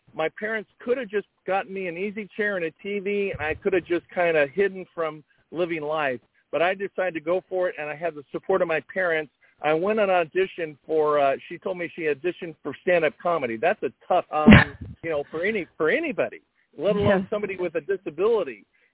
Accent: Fullerton, California, United States; we grew up in Fullerton. It wasn't a wealthy neighborhood, but it was a loving, kind community

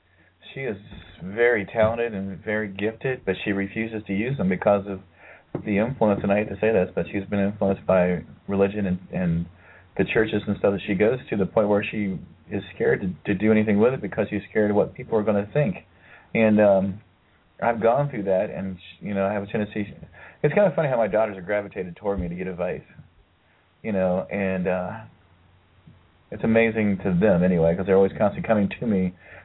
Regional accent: Ohio, United States; And I'm actually from Ohio. That's where I was raised. But ever since I've been to Colorado, now I have a tendency to tell people my home is in Colorado.

